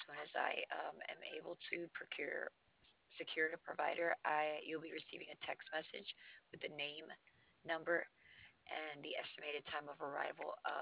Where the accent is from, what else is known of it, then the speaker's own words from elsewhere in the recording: New York City, New York, United States; I'm from New York City, so